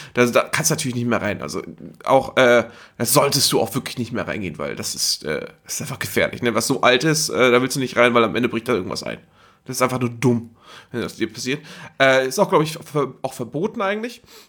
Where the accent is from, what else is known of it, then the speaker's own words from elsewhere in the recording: Geesthacht, Schleswig-Holstein, Germany; Ich selber, also in Geesthacht, wo ich herkomme, ne